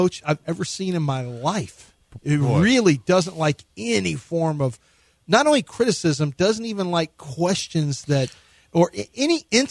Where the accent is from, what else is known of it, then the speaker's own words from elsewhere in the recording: Texas, United States; but I'm a Texan, so if I say Amarillo and Lubbock's the same, they're the same.